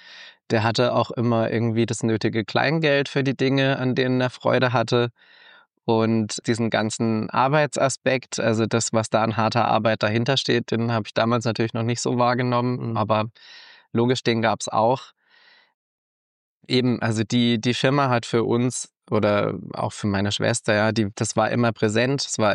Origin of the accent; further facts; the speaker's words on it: Freiburg, Baden-Württemberg, Germany; dass Freiburg meine Heimat ist